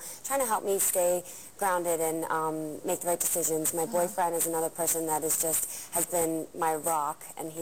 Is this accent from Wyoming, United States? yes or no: no; Baltimore, Maryland, United States; Baltimore.